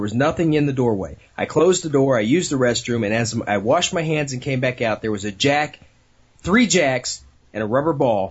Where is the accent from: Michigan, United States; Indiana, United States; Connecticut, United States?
Indiana, United States; Indianapolis; So I said, well, heck, that's in my backyard because I'm from Indianapolis.